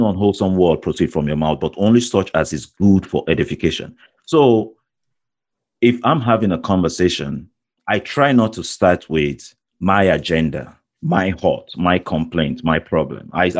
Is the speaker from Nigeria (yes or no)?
yes; Nigeria; moved away; guys that I grew up with back in Nigeria.